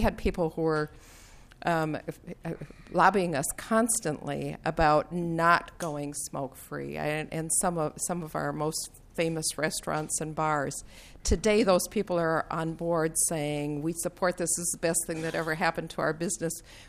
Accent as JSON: {"language": "English", "town": "Duluth", "region": "Minnesota", "country": "United States", "tie": "born or raised there", "said": "Duluth was my hometown. Duluth was the first large city in the state of Minnesota to go smoke-free."}